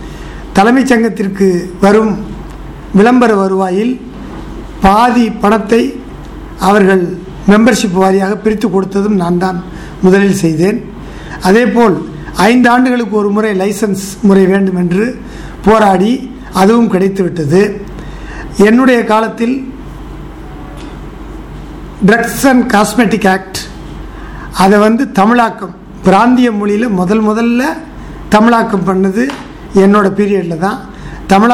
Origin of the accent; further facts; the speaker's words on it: Melaisivapuri, Tamil Nadu, India; born there; நான் பிறந்த ஊரான மேலைச்சுவபுரியில் சுமார் 1 கோடி ரூபாய் செலவில் ஒரு கல்யாண மண்டபம் கட்டி